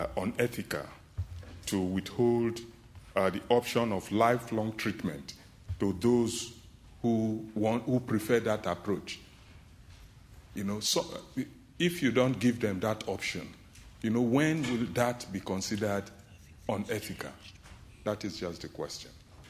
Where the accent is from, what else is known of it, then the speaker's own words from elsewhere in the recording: Jos, Plateau, Nigeria; I'm from Jos in Nigeria.